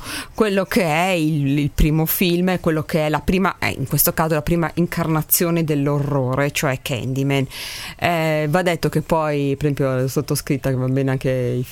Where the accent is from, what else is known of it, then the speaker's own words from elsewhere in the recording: Milan, Lombardy, Italy; noi siamo di Milano, qui a Milano, vero?